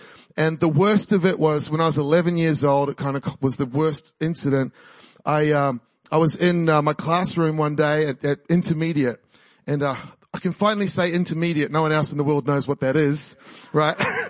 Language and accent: English; Auckland, New Zealand; moved away; also born or lived in Hibiscus Coast; I grew up in New Zealand. I grew up in Auckland, in South Auckland, and then in the Hibiscus Coast. But I haven't lived here for 20 years or 22 years now.